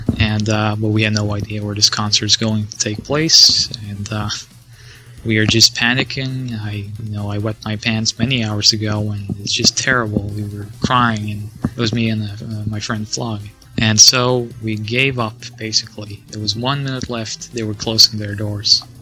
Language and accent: English; Norway; English is a second language; announce, you know, that I'm from Norway and a huge fan.